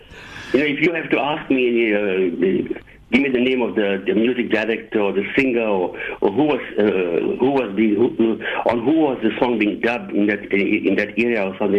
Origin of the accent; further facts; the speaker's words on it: Durban, KwaZulu-Natal, South Africa; born there; See, I was born in Mayville, which is a suburb of Durban.